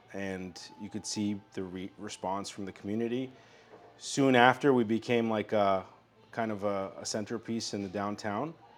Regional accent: Belmont, Massachusetts, United States; So I grew up in the Boston area, kind of more actual Cambridge, Watertown, Belmont. I grew up in Belmont. We were in the North Shore for a while.

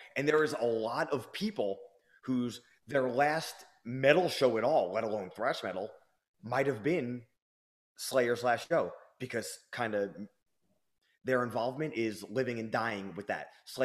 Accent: New York, United States; We're both from New York.

